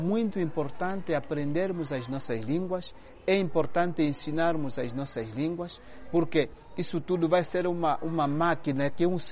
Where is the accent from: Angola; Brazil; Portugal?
Angola; Nós não podemos pensar, enquanto angolanos, que Angola vai desenvolver só com língua estrangeira.